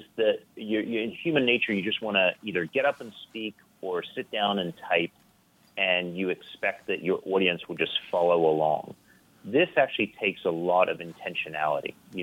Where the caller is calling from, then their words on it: North Carolina, United States; I'm actually in North Carolina today.